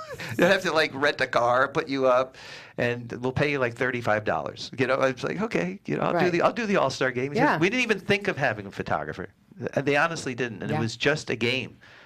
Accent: New York, United States; I grew up in New York. I was a huge sports fan, but as a hockey fan mostly.

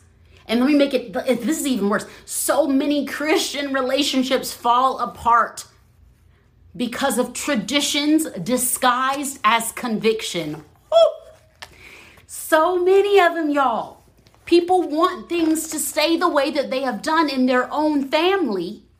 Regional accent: the South, United States; now in California, United States; I'm Black from the South. You know I dress up. But I live in California now.

